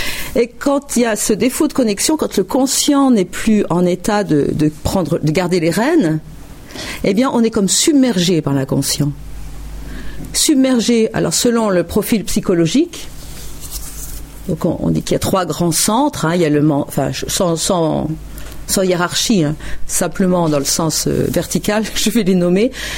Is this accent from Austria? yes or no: no; Lisieux, Normandy, France; moi, je viens de Lisieux